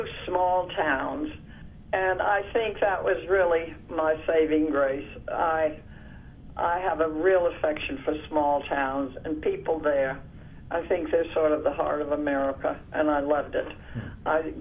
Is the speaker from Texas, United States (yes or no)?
no; Mississippi, United States; I was born in Mississippi, and I went to a girls' school in Mississippi